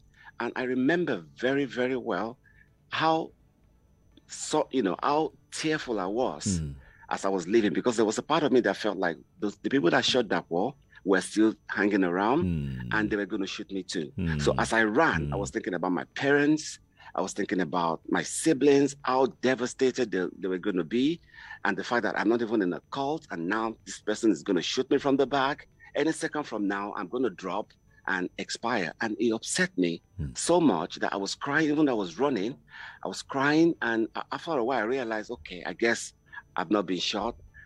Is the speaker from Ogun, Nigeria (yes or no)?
yes; Abeokuta, Ogun, Nigeria; So growing up in Abeokuta, I always wanted to just make something of myself